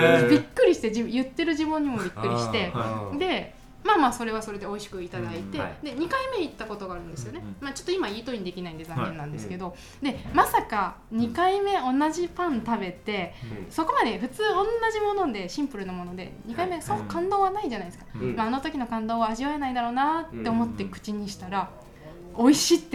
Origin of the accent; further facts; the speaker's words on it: Okayama, Japan; 岡山、私地元岡山でいるんですか